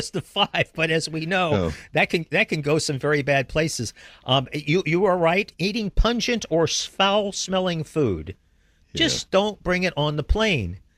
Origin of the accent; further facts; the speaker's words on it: Midwest, United States; I'm from the Midwest. So our idea of mayonnaise, those of us from the Midwest, is this concoction called Miracle Whip.